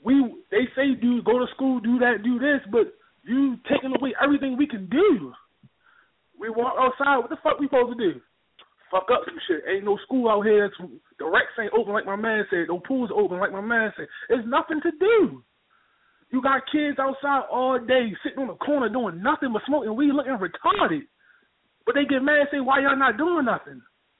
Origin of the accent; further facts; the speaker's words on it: Baltimore, Maryland, United States; I'm from East Baltimore, man. Bel Air Urban.